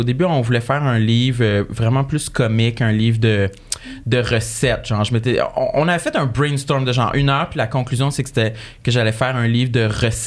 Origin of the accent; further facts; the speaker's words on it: Quebec, Canada; Mais ça raconte ma première année universitaire quand j'ai quitté la Gaspésie pour me rendre à Québec où j'ai étudié les communications.